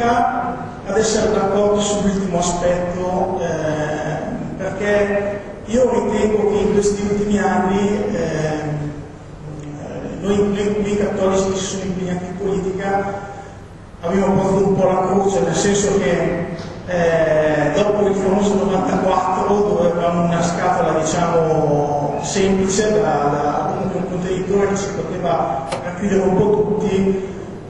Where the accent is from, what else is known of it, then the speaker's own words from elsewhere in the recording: Castel Goffredo, Lombardy, Italy; vengo da Castelgofredo